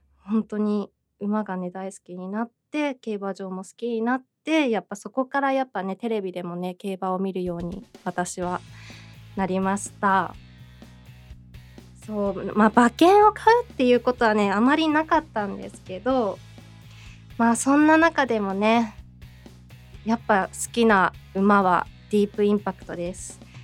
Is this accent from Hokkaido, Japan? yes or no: yes; Hokkaido, Japan; 私北海道出身なので、